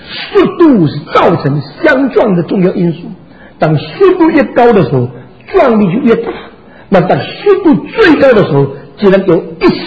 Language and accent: Chinese; Xiamen, Fujian, China; moved away; 那是中国跟日本打仗的时候，我在厦门生的。我50年以后离开厷门以后，整整50年，我跑回我的家乡去找到我生的那个房子。